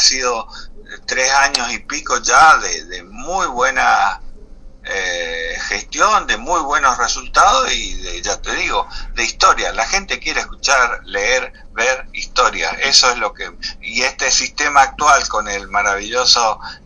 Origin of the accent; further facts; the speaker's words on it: El Dorado, Misiones, Argentina; yo en realidad no soy nacido en Posadas, soy del Dorado